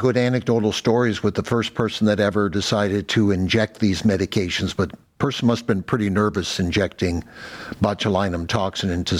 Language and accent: English; Canada; And I'm Canadian